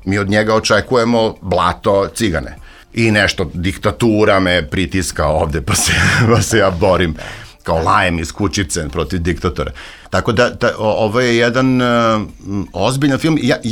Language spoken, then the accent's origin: Serbian; Serbia; ali ja je osjećam kao Srbin najviše sa ove naše strane